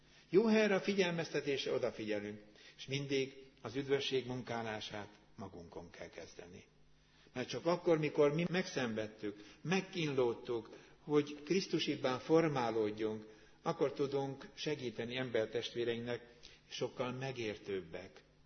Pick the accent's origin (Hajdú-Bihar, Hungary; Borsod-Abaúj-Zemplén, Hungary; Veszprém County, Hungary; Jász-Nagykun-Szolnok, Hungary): Borsod-Abaúj-Zemplén, Hungary; Rakaca; born there; a püspök úr szülőfalumban szentelt rakacán